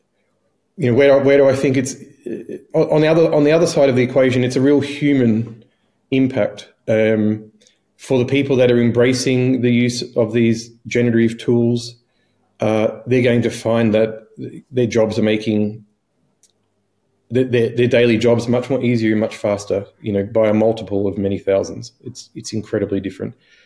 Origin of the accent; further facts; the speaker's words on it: Australia; I'm Australian, so if I was in Australia